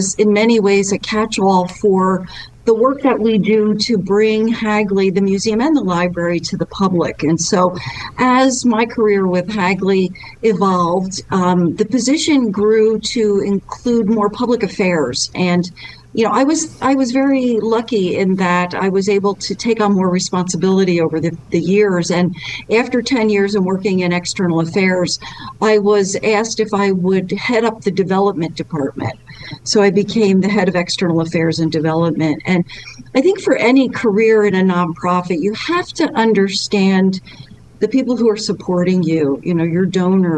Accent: New Jersey, United States; now in Delaware, United States; Well, I am actually a Jersey girl. I was born and raised in New Jersey and came to the University of Delaware and just really fell in love with the state of Delaware.

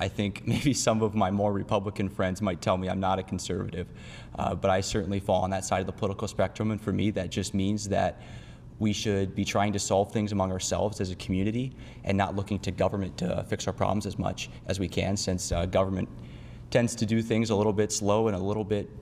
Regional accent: Sioux Center, Iowa, United States; So I'm from Sioux Center, Iowa, like you noted, which is up in northwest Iowa. I came to Iowa State for economics

